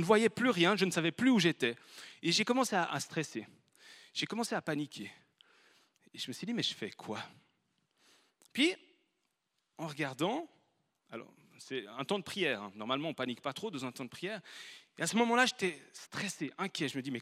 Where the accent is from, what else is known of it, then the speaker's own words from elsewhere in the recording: Échallon, Auvergne-Rhône-Alpes, France; Moi, je viens de loin, je viens d'Échallon, donc le Grand Nord, il y a de la neige actuellement.